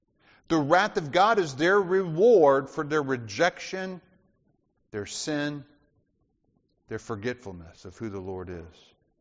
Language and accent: English; Alabama, United States; I do remember growing up in Alabama, being out in the woods, and you come across a fresh blackberry bush.